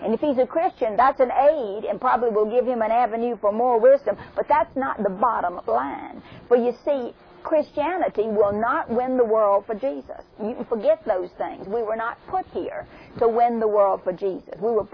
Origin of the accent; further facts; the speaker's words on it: the South, United States; accent: southern; me with my southern accent, I'm slurring the words.